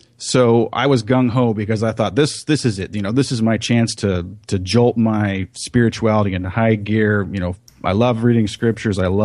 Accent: California, United States; I didn't like Provo at all either. I was from California. My wife is too, so we jetted back to LA as soon as we finished.

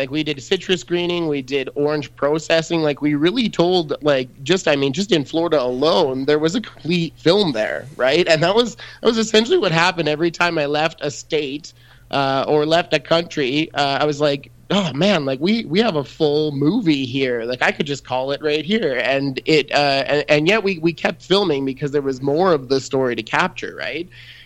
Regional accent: Red Deer, Alberta, Canada; I grew up in Red Deer, Alberta. It's home of Roundup Ready canola. I had it all around me growing up

